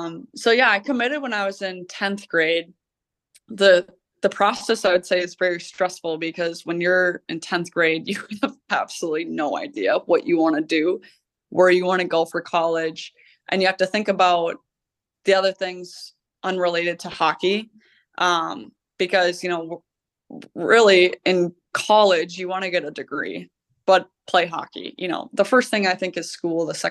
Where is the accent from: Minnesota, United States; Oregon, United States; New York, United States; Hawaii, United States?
Minnesota, United States; I mean, growing up in Minnesota, every Minnesota girl will probably say this, you want to play for the U.